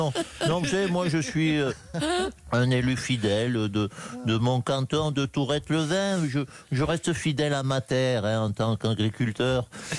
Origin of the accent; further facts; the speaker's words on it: south of France, France; je suis du Sud. Pas du Sud de la Nièvre, du Sud-Sud.